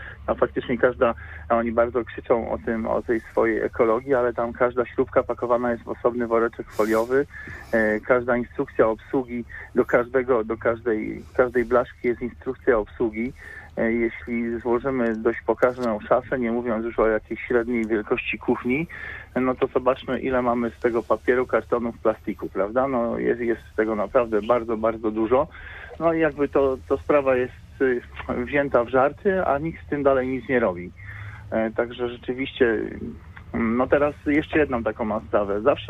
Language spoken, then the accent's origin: Polish; Poznań, Greater Poland Voivodeship, Poland